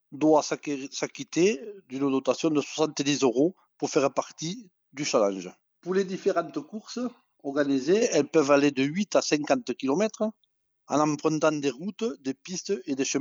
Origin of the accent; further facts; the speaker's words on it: Brassac, Occitanie, France; je suis de Brassac